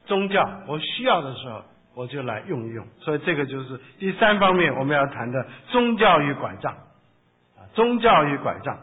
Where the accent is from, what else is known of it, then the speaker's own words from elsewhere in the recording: China; 所以我们中国人说，人呢，穷则乎天，不穷就不乎。